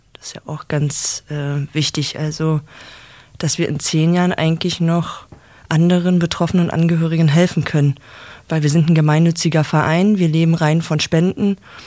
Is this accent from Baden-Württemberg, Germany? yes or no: no; Berlin, Germany